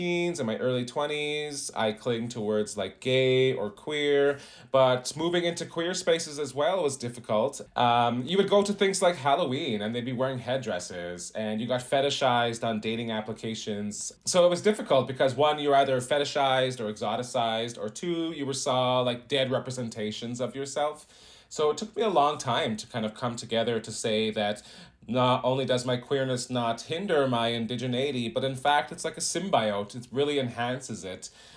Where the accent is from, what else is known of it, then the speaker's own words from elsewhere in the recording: Selkirk, Manitoba, Canada; Growing up in Selkirk, Manitoba, as well as Peguis First Nation, both in Treaty 1, being queer or two-spirit and Indigenous